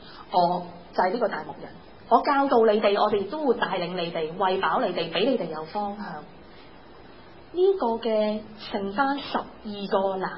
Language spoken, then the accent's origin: Cantonese; Hong Kong; 对我哋香港人嚟讲系食乜嘢？